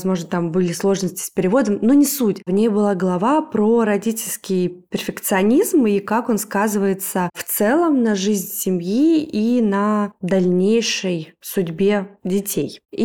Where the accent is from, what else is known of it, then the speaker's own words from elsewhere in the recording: Moscow, Russia; и мы из Москвы.